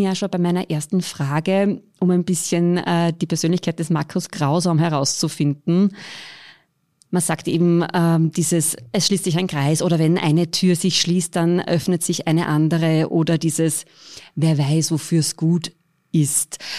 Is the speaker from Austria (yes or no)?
yes; Upper Austria, Austria; Wir sind beide aus Oberösterreich, genau gesagt aus dem Mühlviertel, übrigens nicht ganz weit voneinander entfernt sogar, aufgewachsen.